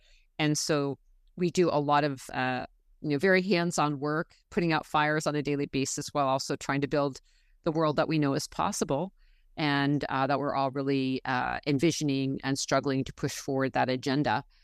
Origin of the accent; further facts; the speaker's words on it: California, United States; the redwood forests in Northern California, where I live. That was, one of the big issues where I was growing up in Mendocino County was the logging of the redwood forests.